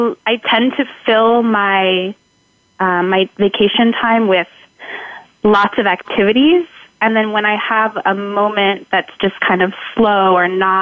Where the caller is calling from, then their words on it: Manhattan, New York, United States; Here in my apartment in Manhattan.